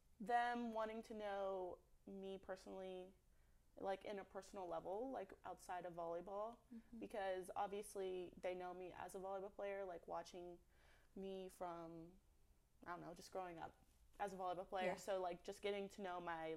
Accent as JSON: {"language": "English", "town": "San Antonio", "region": "Texas", "country": "United States", "said": "I picked TCU because it is close to home. I'm from San Antonio, so only like 4 hours away."}